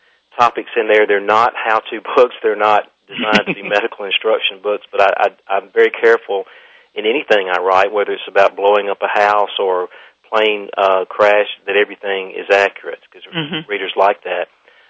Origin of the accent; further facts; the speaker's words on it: Cleveland, Mississippi, United States; people that I had known through growing up in Cleveland, Mississippi, and going to Ole Miss, and going to medical school here in Jackson, Mississippi